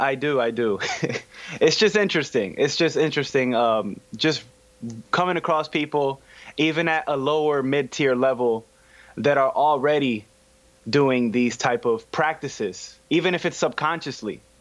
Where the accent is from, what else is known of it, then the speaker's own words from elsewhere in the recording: Connecticut, United States; now in Bridgeport, United States; Okay, I'm from Connecticut. I'm living here in Bridgeport.